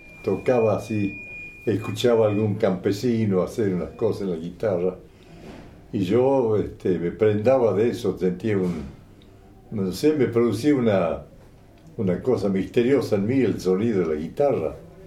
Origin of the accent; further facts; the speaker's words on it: Salta, Argentina; No, yo soy de Salta. Yo soy de Salta, sí.